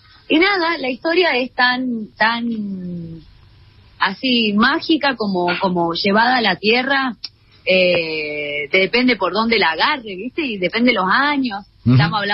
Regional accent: Salta, Argentina; now in Buenos Aires, Argentina; Me fui de Salta, ahora justo estoy en Salta, mirá, comiendo unas empanaditas.

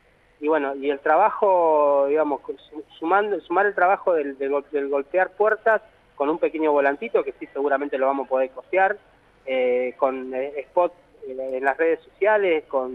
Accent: Viedma, Río Negro, Argentina; yo soy de Viedma, en el caso de Viedma estamos evaluando

